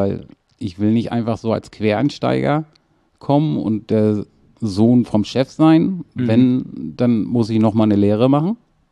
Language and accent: German; Kiel, Schleswig-Holstein, Germany; Also aufgewachsen bin ich in Kiel-Mettenhof.